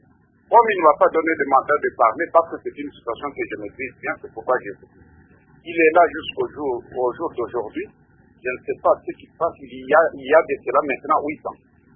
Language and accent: French; DR Congo; en tant que Congolais